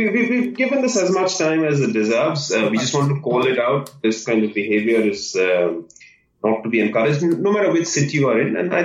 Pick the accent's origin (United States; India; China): India; growing up in India, working in India.